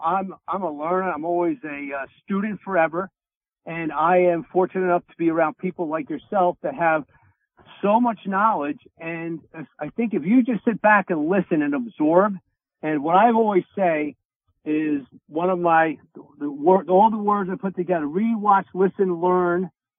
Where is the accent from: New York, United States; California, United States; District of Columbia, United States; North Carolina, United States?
New York, United States; Bronx; Me too, Dr. Bob. I'm the Bronx guy.